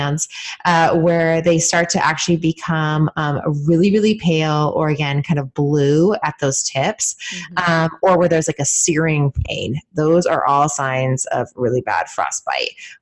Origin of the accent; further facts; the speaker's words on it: California, United States; also born or lived in Vermont; I'm from California originally too, so I understand like being in warm weather. And then I lived in Vermont for 4 years in medical school.